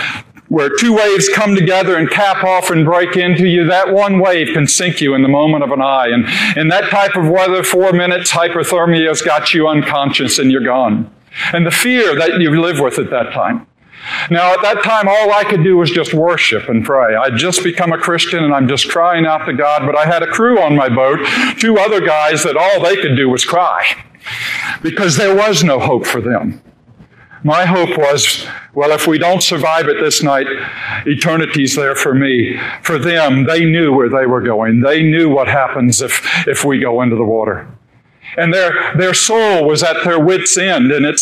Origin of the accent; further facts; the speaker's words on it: Daytona Beach, Florida, United States; all I really knew was the sea, and was born and raised in Daytona Beach, and began captaining fishing boats very young in life.